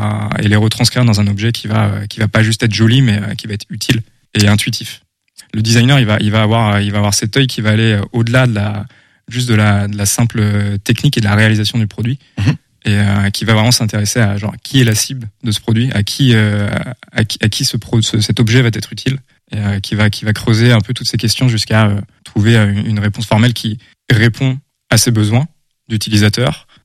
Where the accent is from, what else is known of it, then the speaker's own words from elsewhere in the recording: Nantes, Pays de la Loire, France; Je viens de Nantes, à la base.